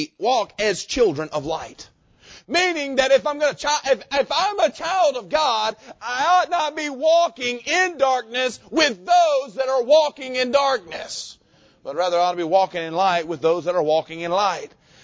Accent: Arkansas, United States; Sorry, I grew up in Arkansas. That's right next to Mississippi.

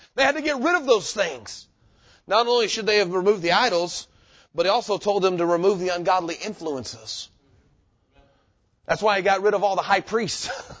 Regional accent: Arkansas, United States; I grew up in Arkansas. People are like, why don't you like the Pig?

